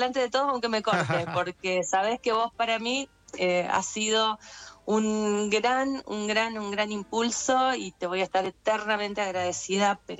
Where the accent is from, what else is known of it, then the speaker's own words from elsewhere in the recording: Recreo, Santa Fe, Argentina; now in Rosario, Argentina; estoy un poquito en Rosario y un poquito en Funes, y un poquito también en Recreo, que es mi pueblo de origen